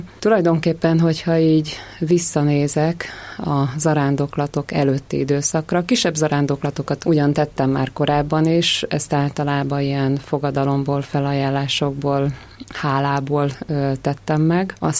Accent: Pécs, Baranya, Hungary; Ugye én pécsi vagyok

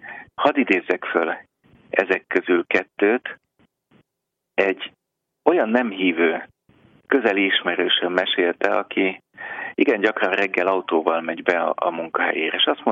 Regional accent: Budapest, Hungary; én Budapesten második kerületben kertesházban nőttem föl, tehát nagyon szerettem kint lenni.

